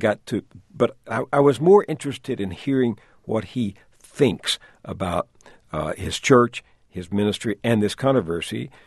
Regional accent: the South, United States; I guess my philosophy goes back to being a Southerner, Tom. I grew up in the South

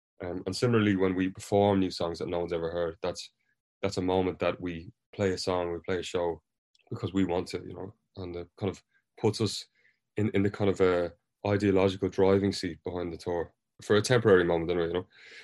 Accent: Ireland; now in London, United Kingdom; We've had a lot of experience with prejudice for being Irish in London, stereotypes and other kind of thing, and it's been pretty rough, you know.

